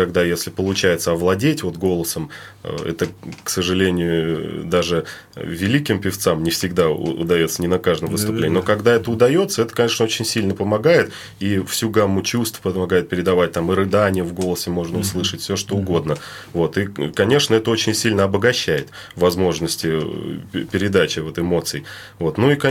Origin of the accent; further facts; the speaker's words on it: Nizhny Novgorod Oblast, Russia; я вырос на Волге, как бы, то да, есть здесь, в тут Нижнем